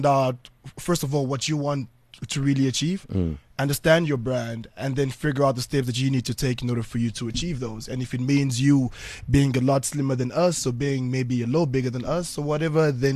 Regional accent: Kinshasa, DR Congo; I'm from the Congo, Kinshasa, the DRC.

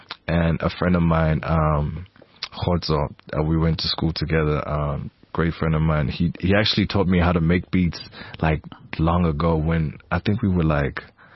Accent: Bhisho, Eastern Cape, South Africa; I'm from the Eastern Cape. I was born at Busho.

